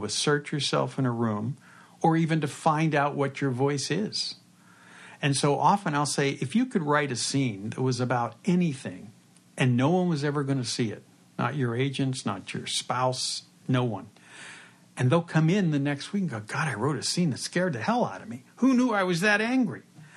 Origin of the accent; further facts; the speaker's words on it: Pittsburgh, Pennsylvania, United States; Writing about how Pittsburgh has changed since I was a kid.